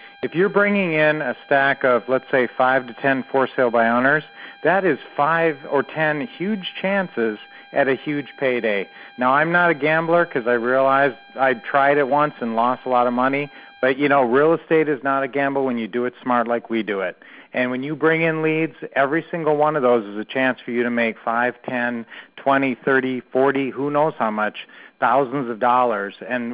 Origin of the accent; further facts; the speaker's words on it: Minnesota, United States; We're from Minnesota. We got used to bad weather.